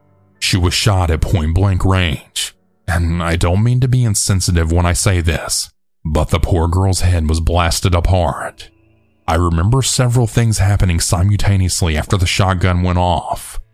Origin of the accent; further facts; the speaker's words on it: Mexico; I'm originally from Mexico